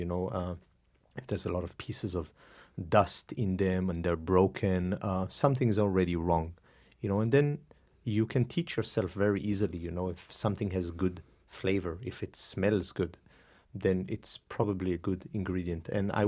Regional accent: Northern District, Israel; moved away; Well, I'm from Israel originally. I've been away for the last 14 or 15 years. I was born in a kibbutz in Galilee and started cooking fairly early

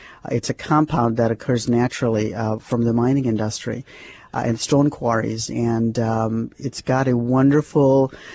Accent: Mumbai, Maharashtra, India; I was actually born and raised in Bombay, which these days is not called Bombay. It's called Mumbai.

